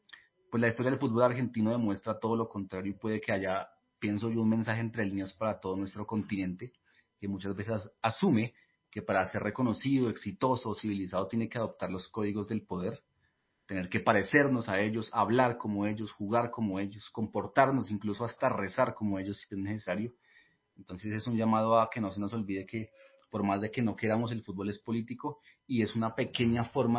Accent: Bogotá, Colombia; Yo me crié en Ciudad Bolívar, no se me olvida, lo tengo presente.

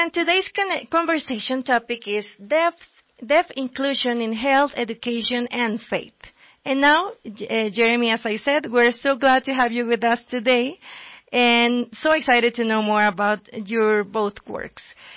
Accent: El Salvador; I am from El Salvador, and currently I'm reporting from the headquarters of CEPAL and Encuentro Radio from Bogota, Colombia.

